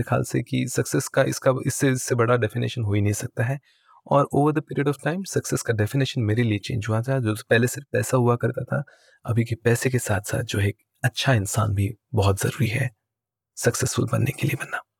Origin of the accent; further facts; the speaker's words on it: Nagpur, Maharashtra, India; born there; also born or lived in Jalna; मेरा जन्म नागपुर में हुआ था और मेरे पिताजी जालना नाम के मराठवाड़ा महाराष्ट्र के जालना नाम के एक छोटे से टाउन में पैदा हुए थे। मेरी जो इनिशियल जो मेरी पढ़ाई है वो जालना में ही हुई थी।